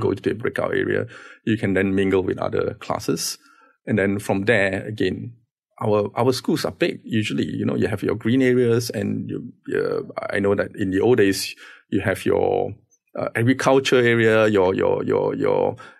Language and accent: English; Malaysia; And being Malaysian and being quite diverse in culture